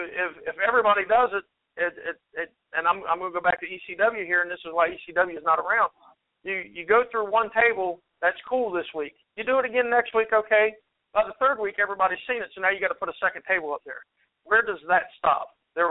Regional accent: Martinsburg, West Virginia, United States; I really enjoy Martinsburg, West Virginia, but, you know, it's kind of a loaded one there because it's where I was born and raised.

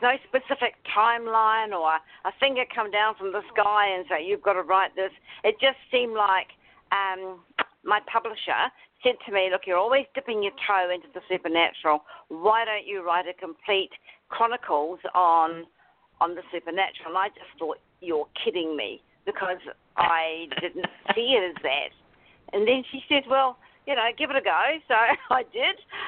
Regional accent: New Zealand; because I am from New Zealand, I sort of know what I'm talking about when I take you to places.

